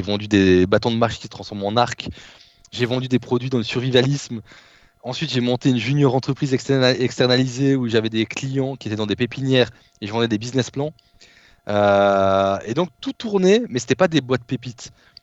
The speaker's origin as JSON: {"language": "French", "town": "Behren-lès-Forbach", "region": "Grand Est", "country": "France", "tie": "born or raised there", "said": "Donc petite ville, Béren-lès-Forbach. Donc c'est une cité de 10 000 habitants, anciennement cité la plus pauvre de France. 70% il y avait 70% auprès des jeunes de taux de chômage et 35% de taux de pauvreté. Et en fait, donc j'ai grandi dans cette ville."}